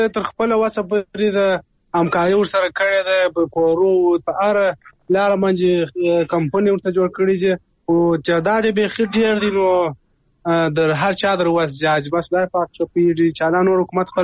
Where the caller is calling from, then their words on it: Kandahar, Afghanistan; من کندار ولاس مالی کني وای